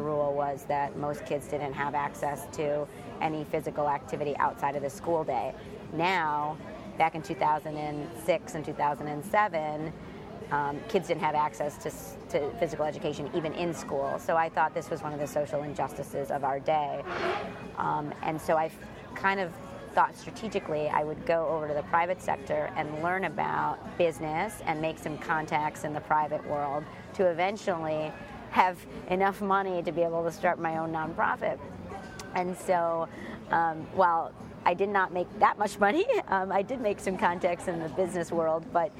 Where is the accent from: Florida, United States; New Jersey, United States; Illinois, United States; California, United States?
Illinois, United States; Chicago; I grew up in Chicago in two different neighborhoods, so Pilsen and Little Italy.